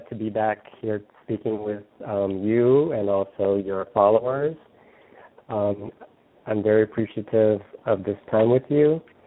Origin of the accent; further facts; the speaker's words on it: San Francisco, California, United States; also born or lived in Hawaii; I'm 49. I grew up in the West Coast, San Francisco area, and after some time I moved to Hawaii.